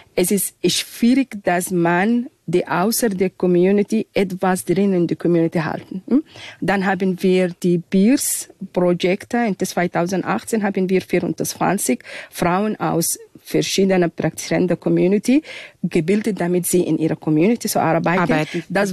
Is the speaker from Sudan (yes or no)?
yes; Sudan; German is a second language; Ja, ich bin aus dem Sudan. Sudan ist ein afrikanisch-arabisches Land.